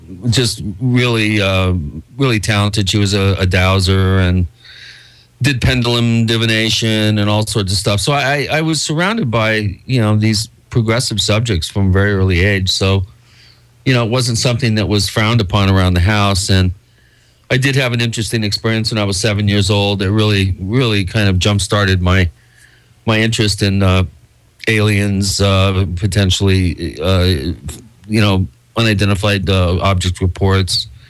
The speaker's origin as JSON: {"language": "English", "region": "Washington", "country": "United States", "tie": "born or raised there", "also_born_or_lived": "New York City", "moved": "as an adult", "said": "And I moved to New York City out of high school. I grew up in Washington State."}